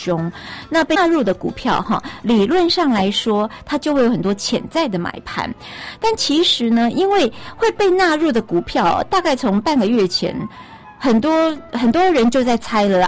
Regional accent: Taiwan; 我们台湾人

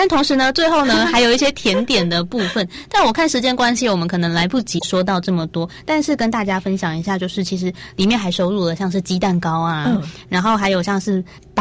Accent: Taipei, Taiwan; 我是台北人啊

